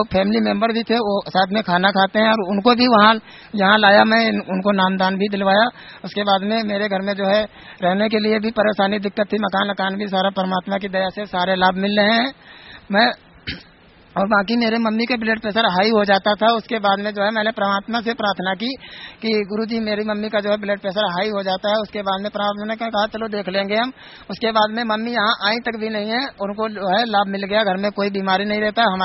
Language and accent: Hindi; Mahua Chachar, Uttar Pradesh, India; मैं ग्राम महुआ चाचर जिला हरदोई यूपी का रहने वाला हूँ।